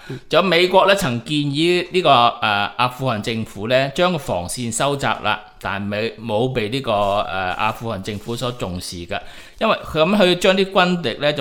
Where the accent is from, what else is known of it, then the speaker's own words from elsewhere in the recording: Chaozhou, Guangdong, China; 譬如我潮州人咁啊，成日都系我系格建啦，即系认同上咧就系认同咗自己系格建啦潮州人先，然后先至考虑到自己系咪广东人，系咪呢个中国人噶